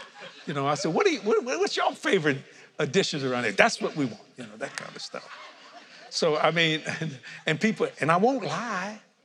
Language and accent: English; Louisiana, United States; I hate that when I travel over, they know I'm a Cajun.